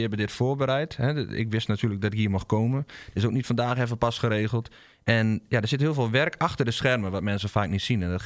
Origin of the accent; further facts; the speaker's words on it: Drenthe, Netherlands; born there; accent: Drents; Ik ben geboren in Drenthe. Dat is een provincie in Nederland. En daar spreken we, ja, het Drentse dialect.